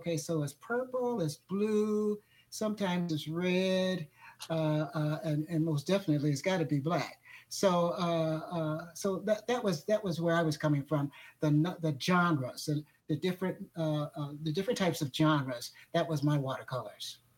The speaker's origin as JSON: {"language": "English", "town": "Omaha", "region": "Nebraska", "country": "United States", "tie": "born or raised there", "said": "Omaha, Nebraska."}